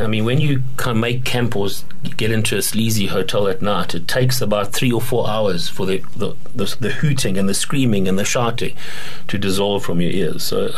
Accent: KwaZulu-Natal, South Africa; None of us are used to driving in the snow. We're from Zululand.

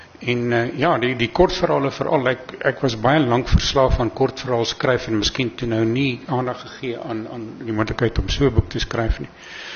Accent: Mpumalanga, South Africa; daar waar ek vandaan kom, Oost-Transvaalse Hoofveld, het najaarsreën spesifiek 'n baie besondere betekenis

